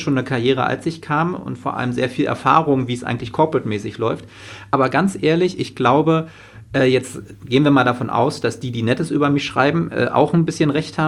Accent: Germany; ich bin in der DDR geboren, ich bin hinter Mauern und Stacheldraht aufgewachsen, ich weiß, wie es ist, ich war 11, als die Mauer fiel

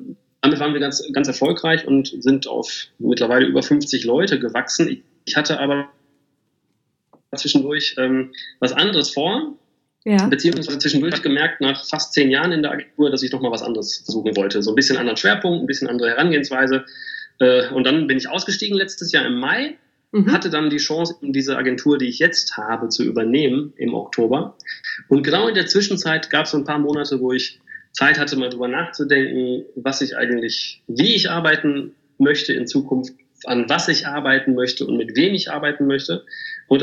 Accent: Bielefeld, North Rhine-Westphalia, Germany; born there; ich bin erstmal bin ich geborener Bielefelder

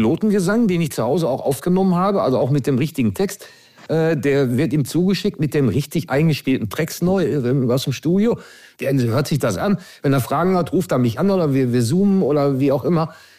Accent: Bavaria, Germany; Meine Freundin, die ist auch aus Bayern

